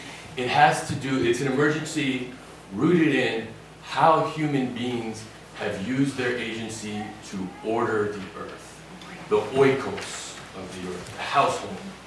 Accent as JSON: {"language": "English", "town": "Miami", "region": "Florida", "country": "United States", "tie": "born there", "lives_now": "Baltimore, United States", "said": "As we begin, I was born in Miami. I did my PhD at Notre Dame, and I now teach at Loyola University, Maryland in Baltimore. Been there for 8 years."}